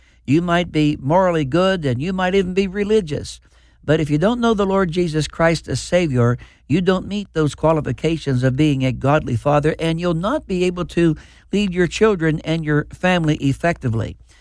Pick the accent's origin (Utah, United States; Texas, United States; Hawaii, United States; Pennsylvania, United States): Pennsylvania, United States; Mill Run; He was the postmaster in my little town that I grew up in back in Fayette County, Pennsylvania, a town called Mill Run.